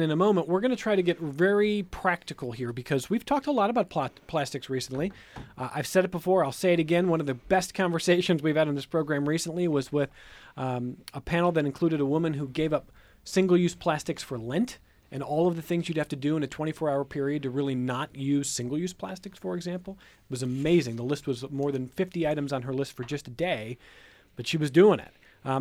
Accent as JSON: {"language": "English", "town": "Cleveland", "region": "Ohio", "country": "United States", "said": "I'm from Cleveland."}